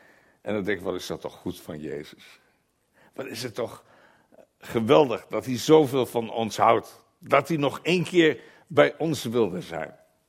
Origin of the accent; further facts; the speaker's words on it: Groningen, Netherlands; born there; Aanstaande donderdag in Groningen, mijn geboortestad trouwens.